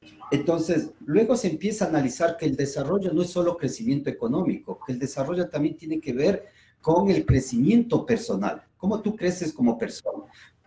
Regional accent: Quito, Pichincha, Ecuador; Yo vengo de Quito

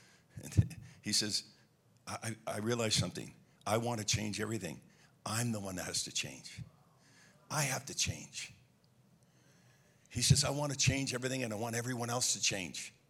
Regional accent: Quebec, Canada; I'm from Quebec.

